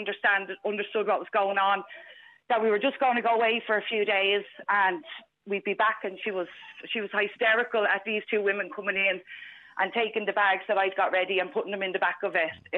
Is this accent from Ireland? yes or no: yes; Bray, Leinster, Ireland; Yeah, I'm from Bray.